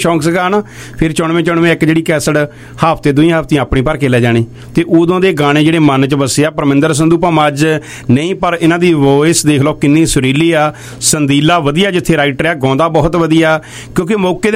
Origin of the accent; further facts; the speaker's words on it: Punjab, India; ਅਸੀਂ ਵੀ ਇੰਡੀਆ ਤੋਂ ਹੀ ਹਾਂ ਪੰਜਾਬ ਤੋਂ